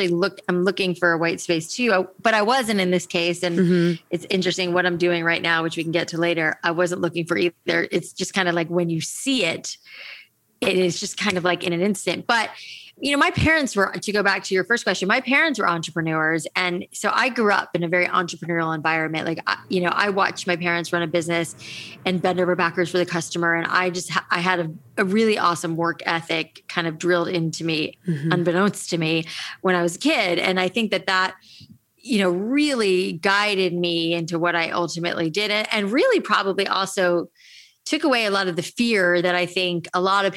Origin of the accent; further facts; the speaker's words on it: Florida, United States; I have naturally curly hair. I grew up in Florida, a lot of humidity.